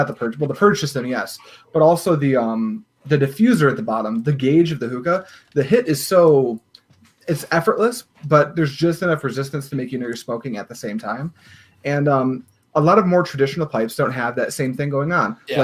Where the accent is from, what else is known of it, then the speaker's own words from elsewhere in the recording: Michigan, United States; I'm from Michigan. We like mumble over our words so much here.